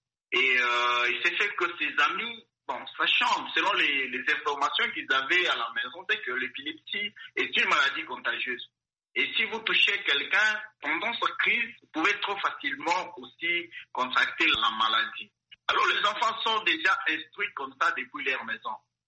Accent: South Kivu, DR Congo; vivre avec cette maladie-là, ici chez nous, en RDC

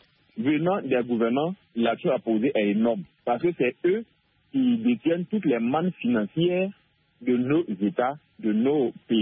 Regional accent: Côte d’Ivoire; Ici, chez moi, en Côte d'Ivoire, l'État ne subventionne pas.

